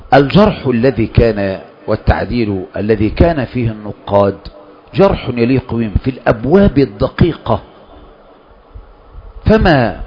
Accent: Egypt; إحنا عندنا في مصر

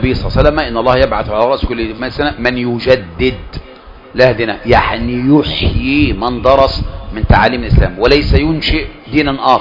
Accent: Egypt; بلادنا مصر

